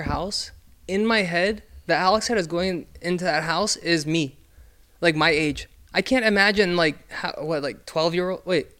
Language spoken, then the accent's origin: English; Philippines; I feel like if I wasn't Filipino, this would be racist. But I am Filipino.